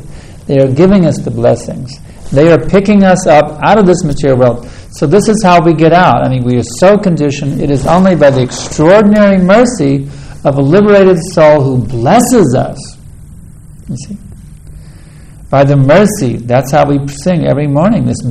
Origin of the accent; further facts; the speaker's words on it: Texas, United States; In Texas, we have a saying. I come from Texas. I feel it's home because Prabhupada told me to preach in Texas.